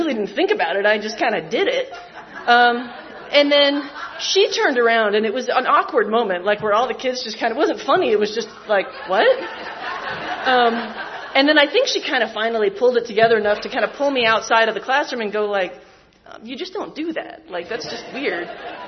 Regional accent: New York City, New York, United States; born there; let's start at the very beginning, which is that I was born in New York. I was born in New York City. And my parents divorced when I was young, and my dad moved down here.

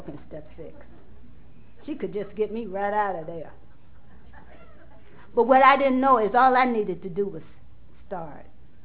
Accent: Chicago, Illinois, United States; She was from Gary, Indiana, and I was from Chicago.

